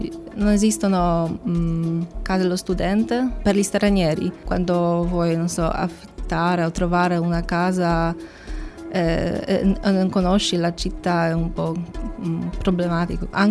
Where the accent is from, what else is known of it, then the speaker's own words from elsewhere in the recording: Poland; Italian is a second language; now in Cagliari, Italy; Dalla Polonia.